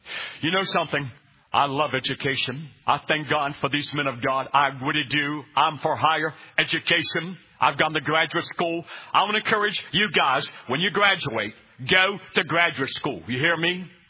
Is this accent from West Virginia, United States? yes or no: yes; West Virginia, United States; I'm from West Virginia and I was raised by fishing all the time.